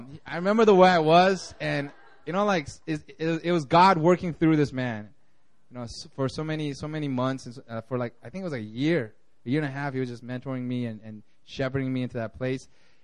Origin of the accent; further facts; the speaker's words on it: Seoul, South Korea; also born or lived in Los Angeles, United States; I'm from Seoul. I lived in Seoul. I'm from LA.